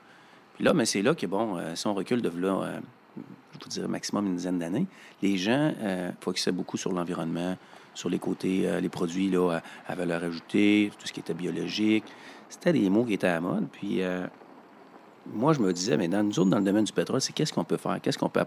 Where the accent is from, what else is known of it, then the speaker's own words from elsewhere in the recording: Saint-Jean-de-l'Île-d'Orléans, Quebec, Canada; C'est l'île d'Orléans. C'est mon patelin, c'est ma place.